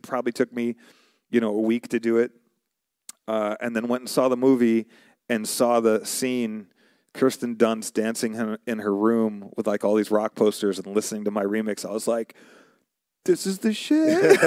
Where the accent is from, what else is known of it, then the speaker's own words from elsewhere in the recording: New York, United States; also born or lived in Arizona; So originally I'm from New York. Before I moved to Arizona, I was in New York and I was listening to, I was in New York, moved out to Arizona.